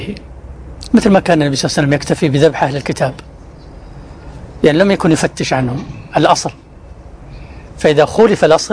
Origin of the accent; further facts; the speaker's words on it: Mecca, Makkah Province, Saudi Arabia; أنا من مكة